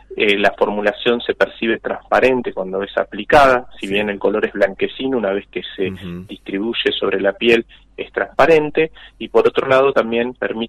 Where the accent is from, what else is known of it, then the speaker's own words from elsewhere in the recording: Bahía Blanca, Buenos Aires Province, Argentina; nosotros somos acá de Bahía Blanca